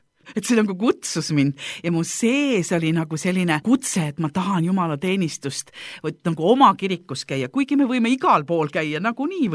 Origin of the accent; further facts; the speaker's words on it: Orissaare, Saare County, Estonia; now in Kuressaare, Estonia; sest ma tulin ju Kuressaart elama Orissaarest ära ja siis ma käisin igas koguduses